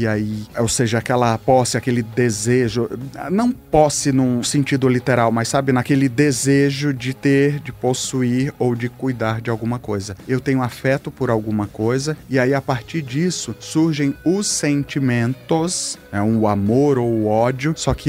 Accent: Ceará, Brazil; Por exemplo, eu sou cearense.

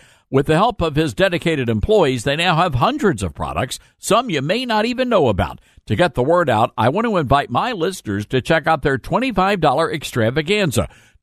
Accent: the South, United States; we're all from the South. And we do things a little different down here.

